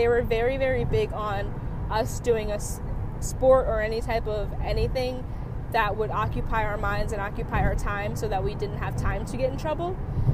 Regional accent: Pikesville, Maryland, United States; Like, we grew up in Pikesville, which is not like a bad area.

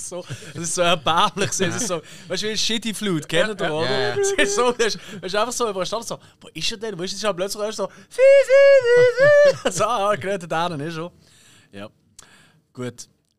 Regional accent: Basel, Basel-Stadt, Switzerland; Das ist eben bei uns in Basel nicht so, gell?

